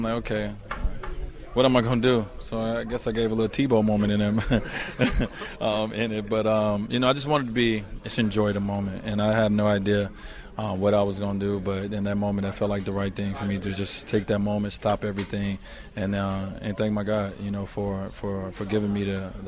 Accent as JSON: {"language": "English", "town": "Chicago", "region": "Illinois", "country": "United States", "tie": "born or raised there", "said": "it took a while for a lot of people to even realize I was from Chicago, you know, because I didn't play at Simeon or Whitney Young or one of those powerhouse schools. But, you know, I take a lot of pride in being from this city."}